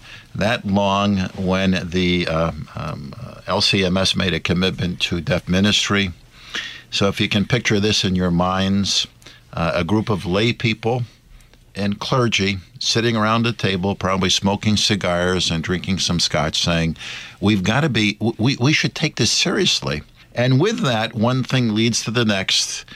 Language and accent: English; East Coast, United States; Yeah, we're from the East Coast. We have a little different slang.